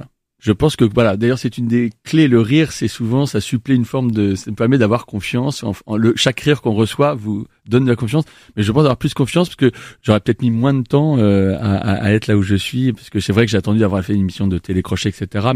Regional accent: Reims, Grand Est, France; Non, en France. J'étais à Reims.

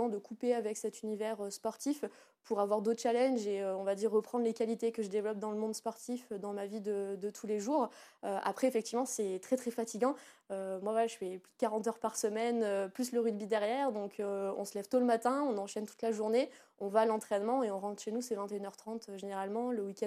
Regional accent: Auvergne-Rhône-Alpes, France; Moi, je suis originaire d'Auvergne, donc forcément, j'ai un rapport à la nature je suis très proche de la nature.

